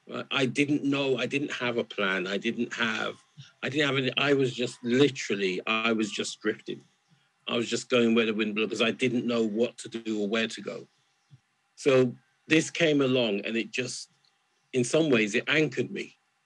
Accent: England, United Kingdom; and I was from England as well.

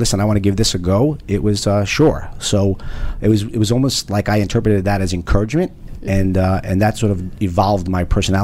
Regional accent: Brooklyn, New York, United States; I grew up in Brooklyn, New York.

